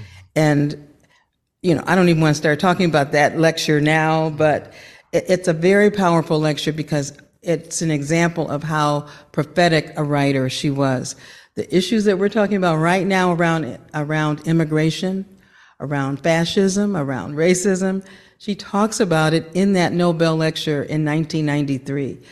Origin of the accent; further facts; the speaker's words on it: Akron, Ohio, United States; saw references to Akron, Ohio, which is my hometown.